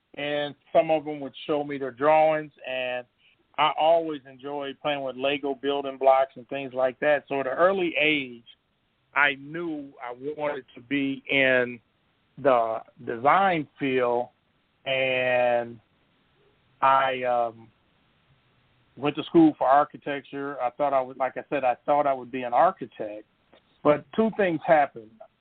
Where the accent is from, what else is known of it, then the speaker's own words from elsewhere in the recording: Chicago, Illinois, United States; Growing up in Chicago, I'm a baby boomer. I'm 62 years old.